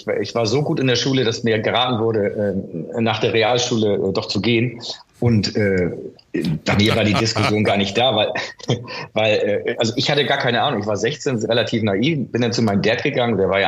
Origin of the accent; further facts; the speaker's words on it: Hamburg, Germany; Ich bin in Hamburg-Wilhelmsburg aufgewachsen.